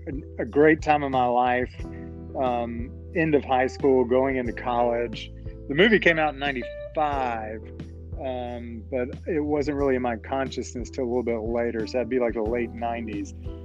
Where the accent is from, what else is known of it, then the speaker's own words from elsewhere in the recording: Trent Woods, North Carolina, United States; growing up in Trent Woods, North Carolina, I would have to say in 1995, I was not in tune with the black community. I was very sheltered.